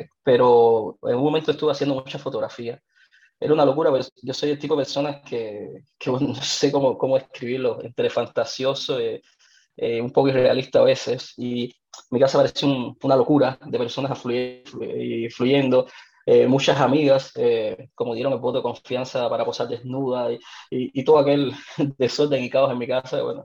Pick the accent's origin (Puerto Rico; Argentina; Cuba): Cuba; now in Santiago, Chile; bueno, yo soy de Cuba y cubanos hay por todo el mundo